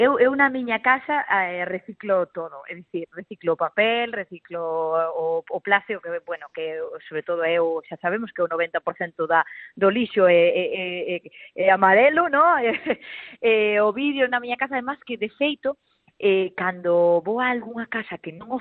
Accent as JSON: {"language": "Galician", "town": "O Incio", "region": "Galicia", "country": "Spain", "said": "son do Incio, do interior da provincia de Lugo, de Terra Brava, de Terra Adentro"}